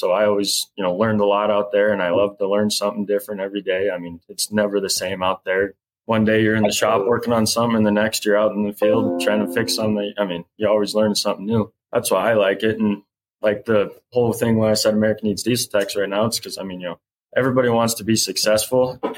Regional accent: Miles City, Montana, United States; I'm from a small town in Montana. It's called Miles City. Grew up wrenching on the cars with dad and grandpa

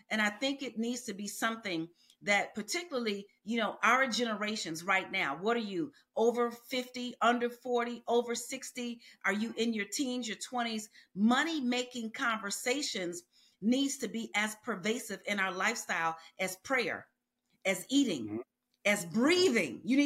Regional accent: Chicago, Illinois, United States; I was born and raised in Chicago.

